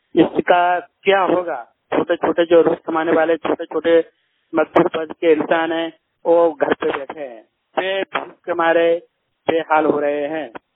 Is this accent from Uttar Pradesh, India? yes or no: yes; Uttar Pradesh, India; now in Ahmedabad, India; मैं जिला झांसी तीर्थ का रहने वाला हूँ। अहमदाबाद में सिलाई का काम करता हूँ।